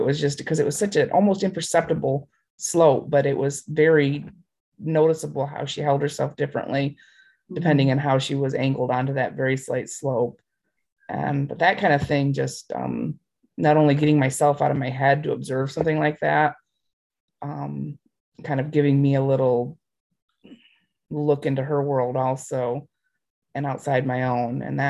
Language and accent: English; United States; but I grew up near Lake Michigan.